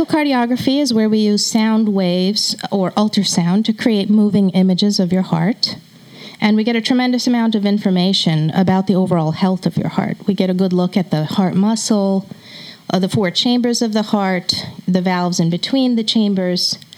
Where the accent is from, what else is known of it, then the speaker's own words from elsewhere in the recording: Chicago, Illinois, United States; moved away as an adult; now in New York, United States; Well, I grew up in Chicago area and came to New York about 16 years ago for my postgraduate training after medical school.